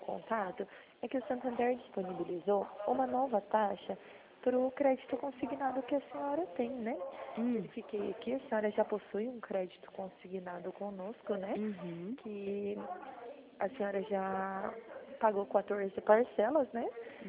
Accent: Londrina, Paraná, Brazil; Eu sou de Londrina

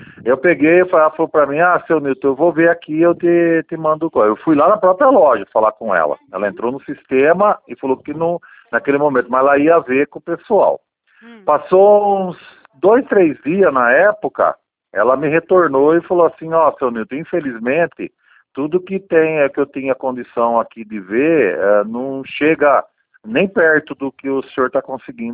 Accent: Santa Bárbara d'Oeste, São Paulo, Brazil; Eu sou de Santa Bárbara do Oeste.

